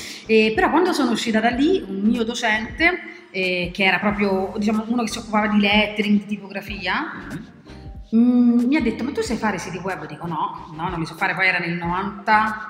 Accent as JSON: {"language": "Italian", "town": "Rome", "region": "Lazio", "country": "Italy", "tie": "born or raised there", "said": "Io da Roma, sono nata a Roma, insomma, sempre stata a Roma, mai spostata, mi piace."}